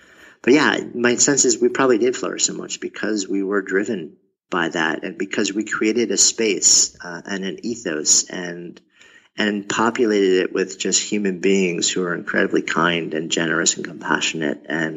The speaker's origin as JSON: {"language": "English", "region": "New York", "country": "United States", "tie": "born there", "said": "I was born just outside of New York and I've been in the city since 89. So pretty much lived my entire adult life as in, you know, in New York City."}